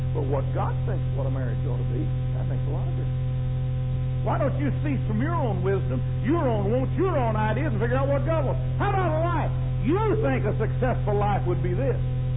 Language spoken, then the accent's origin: English; United States; And I'm thankful I'm an American.